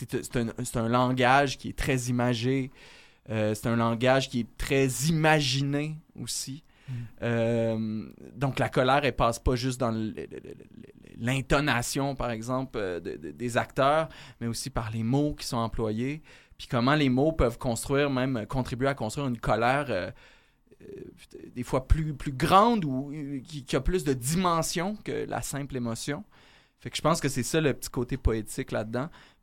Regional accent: Quebec, Canada; now in Trois-Rivières, Canada; j'habite à Trois-Rivières depuis super longtemps. J'étais originaire de la Beauce, mais Trois-Rivières c'est devenu ma nouvelle maison.

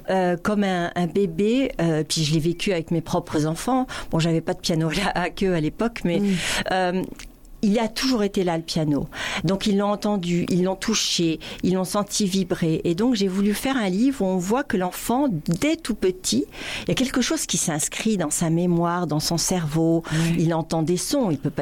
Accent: France; moved away; Donc petit à petit j'ai redécouvert ça et ça s'est redéfini encore mieux quand j'ai immigré ici. J'ai compris que j'étais pas juste une Française.

